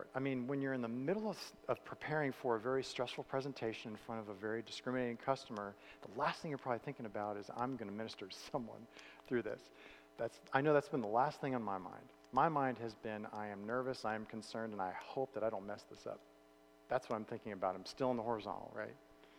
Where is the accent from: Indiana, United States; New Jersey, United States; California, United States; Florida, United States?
Florida, United States; So I'm originally from Central Florida, and there's a huge church there called First Baptist Church of Orlando.